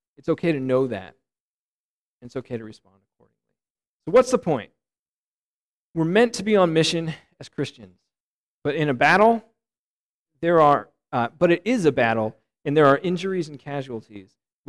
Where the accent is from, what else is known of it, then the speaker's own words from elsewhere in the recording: United States; Because, I mean, I grew up as an American.